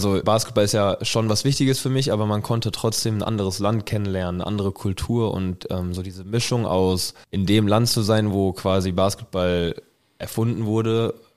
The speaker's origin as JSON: {"language": "German", "town": "Mettmann", "region": "North Rhine-Westphalia", "country": "Germany", "tie": "born or raised there", "lives_now": "Bamberg, Germany", "said": "in Düsseldorf bin ich aufgewachsen in der Nähe, in Mettmann. Dann bin ich nach Bamberg gekommen"}